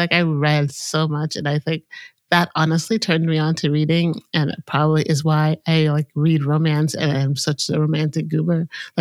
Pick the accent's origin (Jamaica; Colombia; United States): Jamaica; born there; I was born in Jamaica, which, you know, a small island in the Caribbean, not Jamaica, Queens, New York, which people often think.